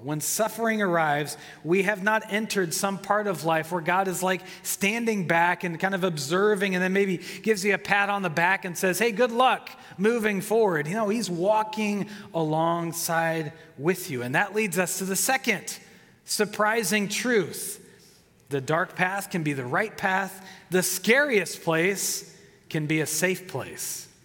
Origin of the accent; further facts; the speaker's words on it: Minneapolis, Minnesota, United States; as a kid, I grew up in Minneapolis, and my family had a large basement in the downstairs of our house